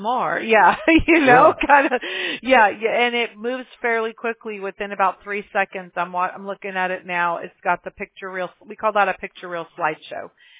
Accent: Mobile, Alabama, United States; born there; I was born in the South. I was born in Mobile, Alabama. I'm about as far south as you can get.

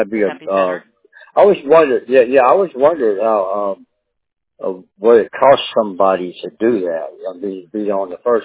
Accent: East Coast, United States; The Texas heat's different. It really is. I'm from the East Coast, so.

